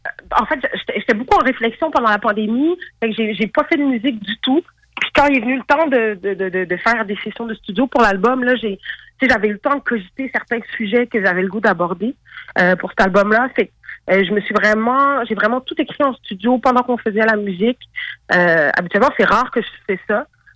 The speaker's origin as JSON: {"language": "French", "country": "Senegal", "said": "C'est mon pays d'origine. Puis, tu sais, j'ai beaucoup d'amis là-bas. Mais le Sénégal, il y a une très grosse scène de rap là-bas."}